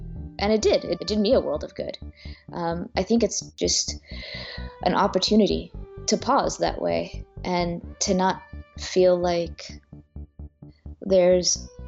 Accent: Eritrea; I come from Eritrea, a country in the Horn of Africa, north of Ethiopia.

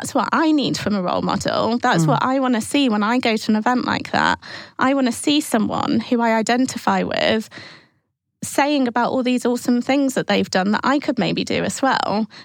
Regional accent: Manchester, North West England, United Kingdom; maybe it's because I'm from Manchester, so I'm northern, you know, or because I'm brown or a woman.

